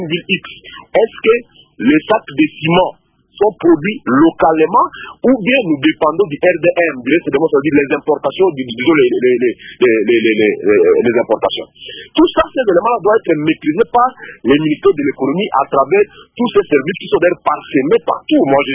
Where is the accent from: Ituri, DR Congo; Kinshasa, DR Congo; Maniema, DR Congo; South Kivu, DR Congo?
Ituri, DR Congo; Par exemple, chez nous, en Ituri